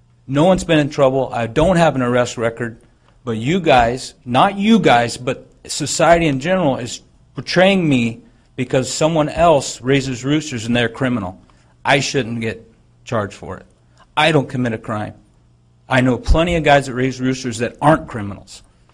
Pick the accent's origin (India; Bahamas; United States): United States; Oregon; moved away; I was raised up in Oregon. I moved here. I started a family.